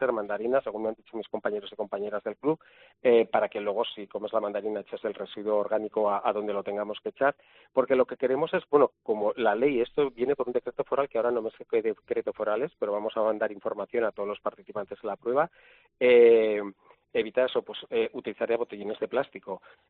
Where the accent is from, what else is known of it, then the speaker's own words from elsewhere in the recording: Pamplona, Navarre, Spain; Para los que somos de Iruña de Pamplona